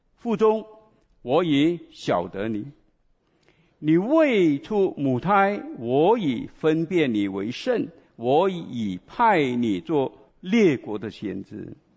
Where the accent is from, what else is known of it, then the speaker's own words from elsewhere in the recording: Sungai Siput, Perak, Malaysia; 我出生在和风，你们不知道，从这边开车两个小时就到我的家乡。你知道和风在怡保，你们知道怡保吗？怡保再上去有个小小的城镇叫做和风